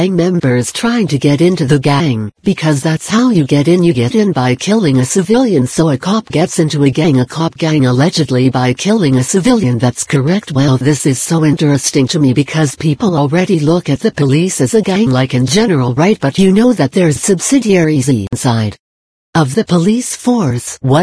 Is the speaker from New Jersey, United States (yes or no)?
no; Los Angeles, California, United States; born or raised there